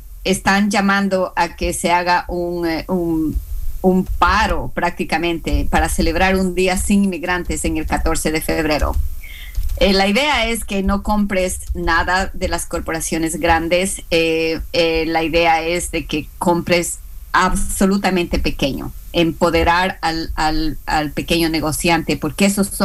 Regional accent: Ecuador; yo soy de Ecuador

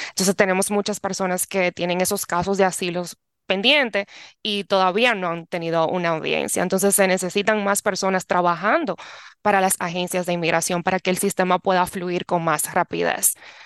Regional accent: Dominican Republic; also born or lived in New York, United States; yo soy dominicana. Yo soy dominicana. Yo nací en Nueva York, pero me crié en la República Dominicana.

